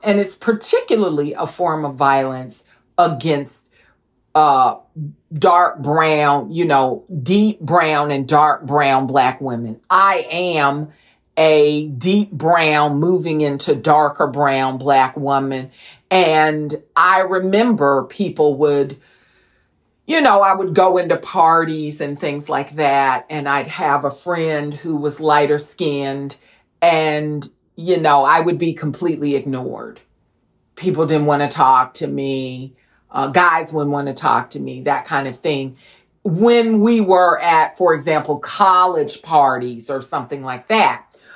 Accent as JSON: {"language": "English", "town": "Durham", "region": "North Carolina", "country": "United States", "tie": "born or raised there", "said": "When I was growing up in Durham, North Carolina"}